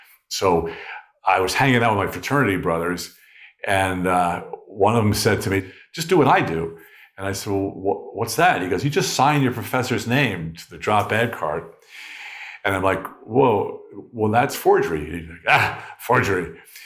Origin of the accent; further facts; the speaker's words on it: New York, United States; so it was a crazy life growing up on Long Island. My dad worked in New York City